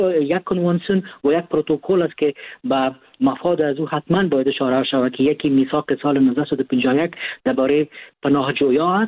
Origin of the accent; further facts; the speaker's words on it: Afghanistan; ما افغان هستیم